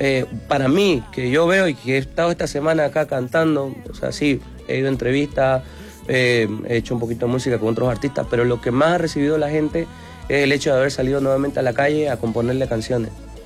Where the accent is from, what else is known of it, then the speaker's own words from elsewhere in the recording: Bolivia; En mi país existe una distancia cultural entre Collas y Camba. Nunca fue impedimento de eso para nosotros poder llenar lugares en nuestro país.